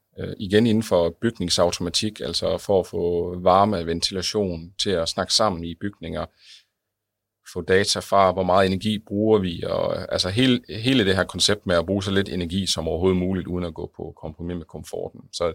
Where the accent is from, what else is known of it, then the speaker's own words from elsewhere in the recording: West Jutland, Denmark; i 3 byer omkring det vestjyske, hvor jeg kommer fra